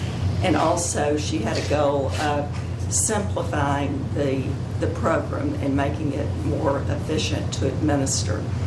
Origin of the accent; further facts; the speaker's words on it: Austin, Texas, United States; I'm from Austin, Texas.